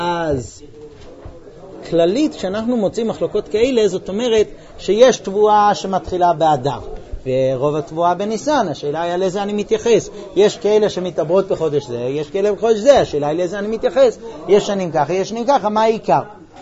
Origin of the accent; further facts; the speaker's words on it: New York, United States; יש, אבל לא איפה שאני גדלתי. אני גדלתי בניו יורק.